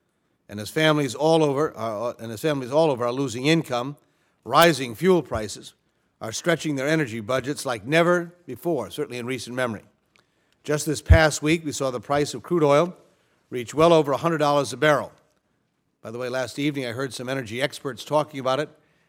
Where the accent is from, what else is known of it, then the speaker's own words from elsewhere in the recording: Connecticut, United States; Again, in my home state, Connecticut offers, I think, a good example of what's going on.